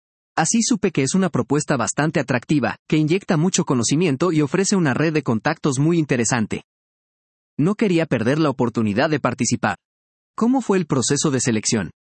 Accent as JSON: {"language": "Spanish", "country": "Peru", "said": "Por primera vez en este evento, somos 5 los peruanos seleccionados."}